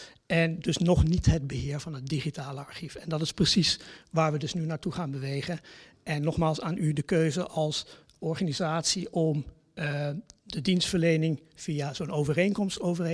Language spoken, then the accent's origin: Dutch; Houthem, Limburg, Netherlands; Ik ben opgegroeid in Houtum zelf.